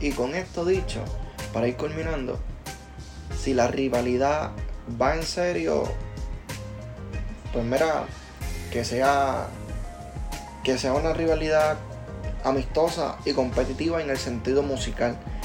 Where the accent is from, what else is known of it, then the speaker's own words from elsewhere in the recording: Puerto Rico; en mi pensar, a pesar de que soy puertorriqueño